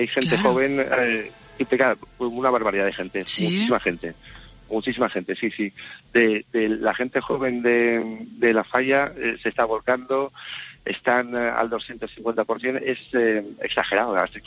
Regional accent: Valencian Community, Spain; Y pues como valencianos que somos, lo tenemos asumido que eso es así

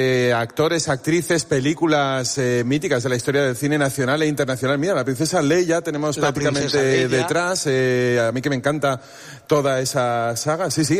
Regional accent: l'Alfàs del Pi, Valencian Community, Spain; Bienvenido, ¿verdad? Por cierto, a mi pueblo.

